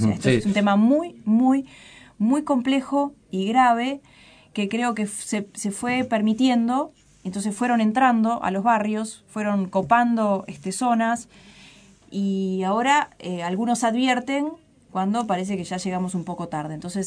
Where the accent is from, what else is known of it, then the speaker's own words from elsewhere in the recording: Uruguay; Soy una uruguaya más, una ciudadana más